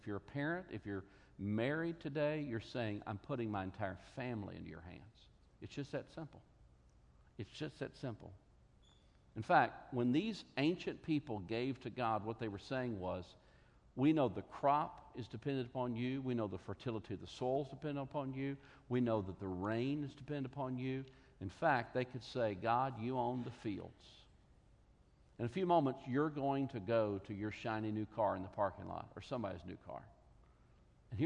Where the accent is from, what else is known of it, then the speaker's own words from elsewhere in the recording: Tennessee, United States; born there; I was born in 1971 in Tennessee.